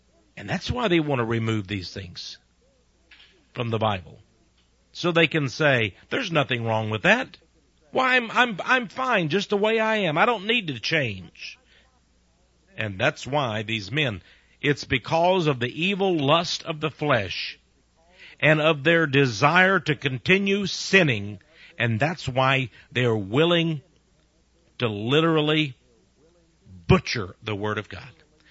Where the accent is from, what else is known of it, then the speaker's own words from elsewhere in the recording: Texas, United States; I'm from Texas. I'm from the United States.